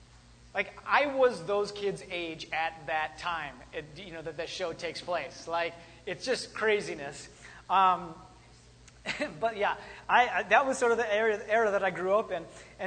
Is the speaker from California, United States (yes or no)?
no; Wisconsin, United States; I grew up in Wisconsin, but I've lived everywhere else.